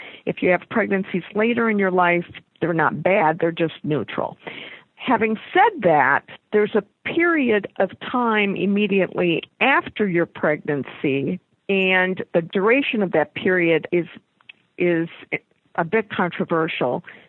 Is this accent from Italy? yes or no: yes; Sicily, Italy; English is a second language; moved away; I'm an immigrant. I came from Italy